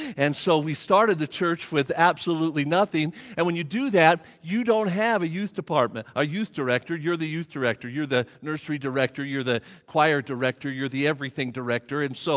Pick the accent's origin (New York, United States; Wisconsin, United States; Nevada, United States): Nevada, United States; Las Vegas; 46 years ago, my wife and I was born and raised in Las Vegas